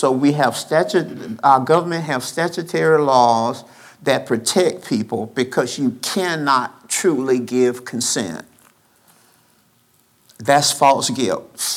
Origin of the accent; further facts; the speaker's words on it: Birmingham, Alabama, United States; Now, I'm from Birmingham. I'm in Kentucky. I'm a long way from home.